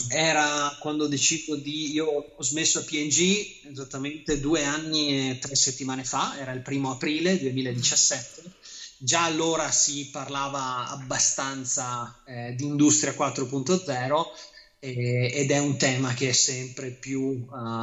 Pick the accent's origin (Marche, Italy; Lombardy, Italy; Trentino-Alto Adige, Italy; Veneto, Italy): Veneto, Italy; Bassano del Grappa; also born or lived in Padua / California; sono padovano di origine e ho studiato, cresciuto a Bassano del Grappa, un po' a nord